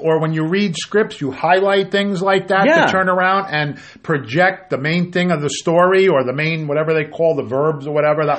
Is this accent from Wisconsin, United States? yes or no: no; New Jersey, United States; I love the Mets because I'm from New Jersey.